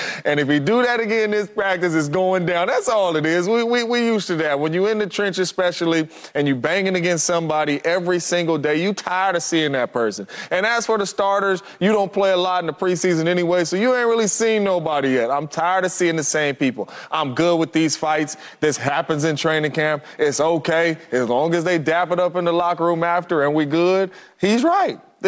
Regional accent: California, United States; That's okay. I'm from the Bay. We're going to be tussling.

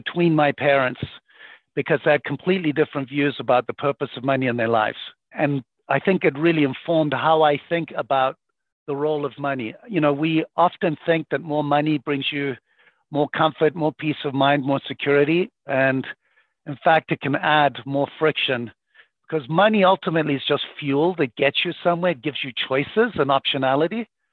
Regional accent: Zimbabwe; I grew up in Zimbabwe to very, very poor parents, to a single mom with two sisters.

